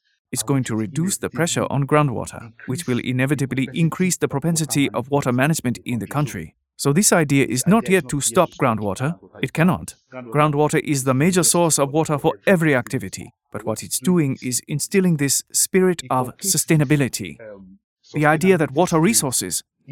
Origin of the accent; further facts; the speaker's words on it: Lagos, Nigeria; I am from Lagos, Nigeria.